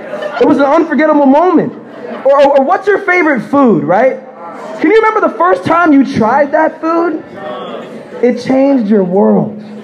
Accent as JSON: {"language": "English", "town": "Roosevelt", "region": "New York", "country": "United States", "tie": "born or raised there", "also_born_or_lived": "Hackettstown, New Jersey", "said": "My origin story starts in New York. I was born on Long Island, I was born in Roosevelt. I'm a Knicks fan, I'm a Mets fan"}